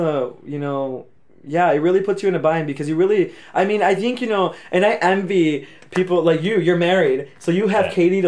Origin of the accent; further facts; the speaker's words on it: United States; moved away; I'm really thankful I'm from the States